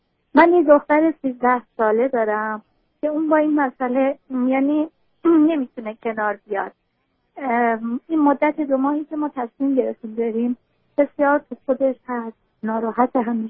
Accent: Iran; moved away as an adult; now in Salt Lake City, United States; ما 3 ساله که از ایران اومدیم اینجا و تو ایران مشکلاتی بوده

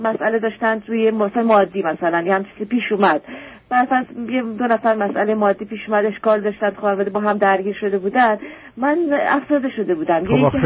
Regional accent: Iran; moved away; از ایران اومدنم، اول یه مقدار توی کشور اروپایی بودیم

